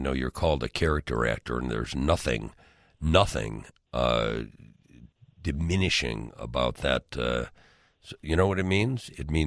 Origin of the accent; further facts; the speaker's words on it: Chicago, Illinois, United States; I mean, I find it such, being a Chicagoan, to go out there, you were transported almost something back to a gentler time in this country.